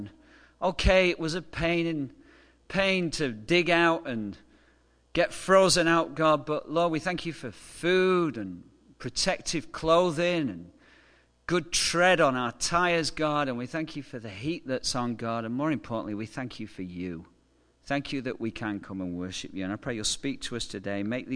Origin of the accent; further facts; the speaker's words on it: England, United Kingdom; I'm from England, forgive me.